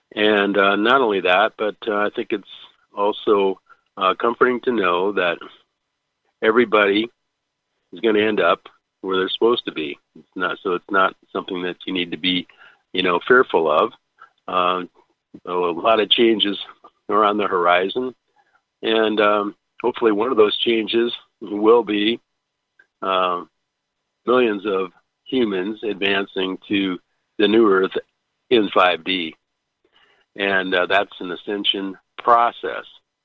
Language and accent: English; Omaha, Nebraska, United States; And even thinking about my hometown, which got it with H ohm in the middle, home. My hometown is Om Aha.